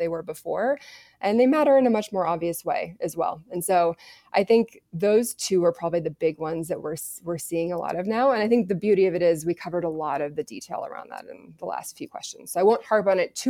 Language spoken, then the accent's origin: English; California, United States; I had never been there before. I was from California.